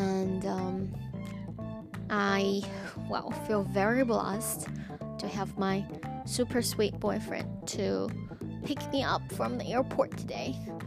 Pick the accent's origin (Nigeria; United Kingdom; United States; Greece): United Kingdom; London; Well, I'm recording this from London, back home.